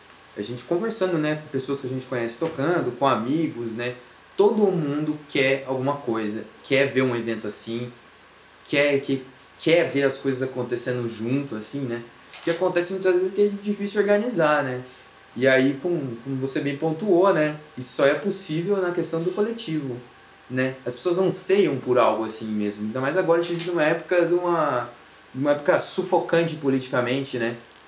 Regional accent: Itatiba, São Paulo, Brazil; eu sou de Itatiba, perto de Campinas

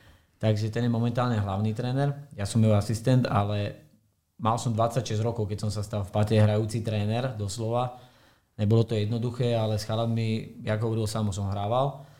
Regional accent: Pata, Trnava Region, Slovakia; also born or lived in Austria; u nás je to také špecifické prostredie, že nejakého cudzieho trénera sme ani nejako nechceli riešiť. Vždy sme si to riešili nejako, že domáci niekto z Paty a tým, že ja som sa vrátil z Rakúska do Paty hrávať

